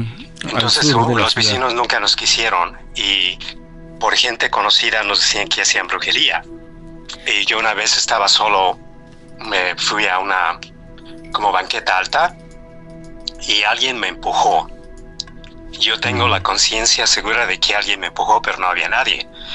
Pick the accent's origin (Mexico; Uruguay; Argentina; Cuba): Mexico; Mexico City; born there; moved away; Tengo viviendo aquí como 20 años. Yo nací en México, en la ciudad.